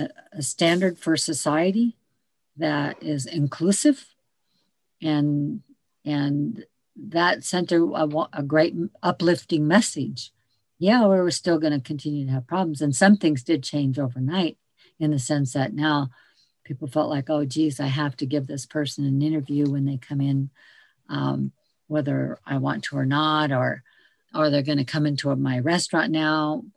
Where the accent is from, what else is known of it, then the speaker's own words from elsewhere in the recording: Sitka, Alaska, United States; now in Petersburg, United States; I am from the Tuktentan clan. I originate from Sitka, actually, and where my family comes from. And we are of the Tahit house. So that is the snail house of the Tuktentan clan.